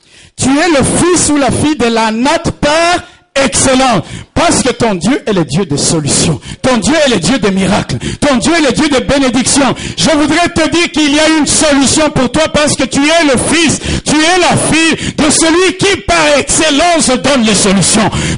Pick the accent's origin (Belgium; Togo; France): Belgium; Flanders; je vais prendre un exemple de chez moi en Flandre